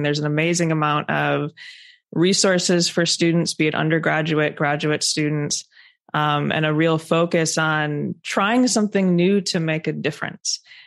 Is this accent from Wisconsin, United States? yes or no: yes; Wisconsin, United States; not too far from my home state of Wisconsin.